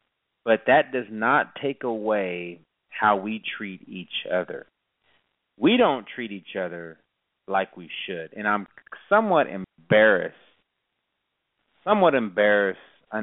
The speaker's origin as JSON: {"language": "English", "country": "United States", "said": "As Indian people, I could be ticked off about how I've been treated."}